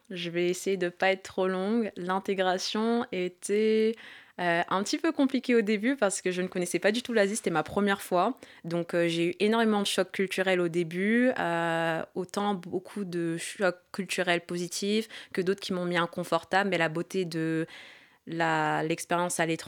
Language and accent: French; United States; French is a second language; quand on est américaine, quand on parle anglais très couramment, il y a moins de stigmatisation